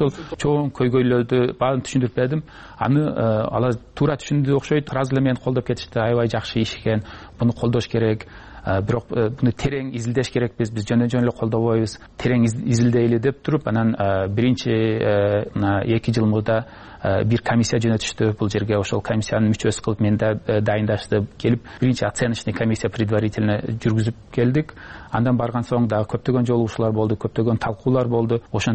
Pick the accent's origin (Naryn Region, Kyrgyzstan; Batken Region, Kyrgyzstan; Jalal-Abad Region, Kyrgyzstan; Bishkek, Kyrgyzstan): Batken Region, Kyrgyzstan; Batken; moved away as an adult; now in Switzerland; Идеянын тарыхы аябай эле узун, кичи мекеним Баткен болгондуктан мединститутту бүтүп, ошо көз оорулар дарыгер адистигимди алган соң ошо жардамды берейин деген ой дайыма менин башымда жүрчү да.